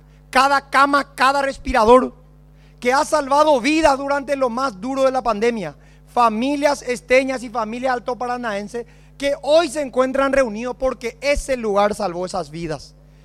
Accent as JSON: {"language": "Spanish", "country": "Paraguay", "said": "Como paraguayo, como diputado nacional y como médico"}